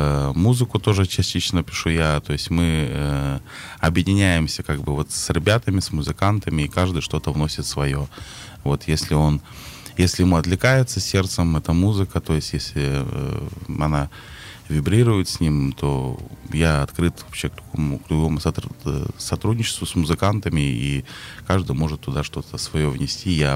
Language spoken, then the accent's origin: Russian; Kemerovo Oblast, Russia; born there; Я родился в Кузбассе, вот это, и там очень плотно проживают алтайцы тоже. Угу. По национальности я телеут.